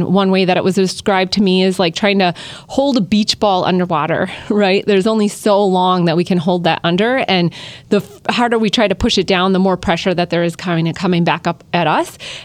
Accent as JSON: {"language": "English", "town": "Medford", "region": "Wisconsin", "country": "United States", "tie": "born or raised there", "said": "So I grew up in Medford, Wisconsin, so home of the Tombstone Pizza."}